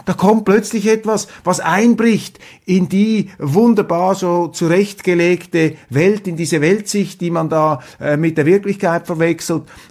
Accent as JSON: {"language": "German", "country": "Switzerland", "said": "Aus serbischer Sicht und auch als Schweizer. Wir sind natürlich Fans von Roger Federer"}